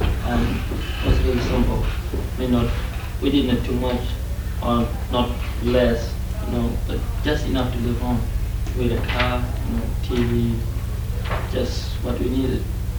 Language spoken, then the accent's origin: English; Namibia; from Namibia, and I'm from the central west part of Namibia, which is pretty much a rural area. And my parents live in a really small place, you know, it's not even a town, but it's just a place to live in.